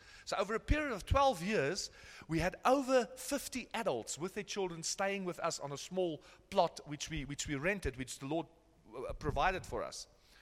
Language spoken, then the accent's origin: English; Krugersdorp, Gauteng, South Africa; born there; Yeah, I was born in Krugersdorp, and I had one desire when I was here and a young man.